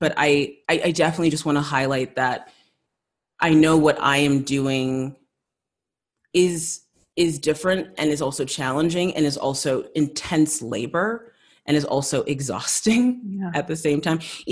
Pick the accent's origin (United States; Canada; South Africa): South Africa; growing up in South Africa, kind of moving there shortly after apartheid, this idea of truth and reconciliation